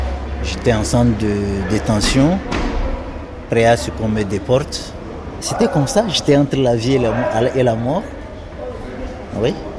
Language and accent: French; Lomé, Maritime, Togo; also born or lived in Dapaong; now in Paris, France; Oui, au Togo, je suis né à Lomé, j'ai fait mes études à Dapan. Je suis revenu à Lomé, m'installer, faire mon commerce. Et c'est de Lomé que je suis ici.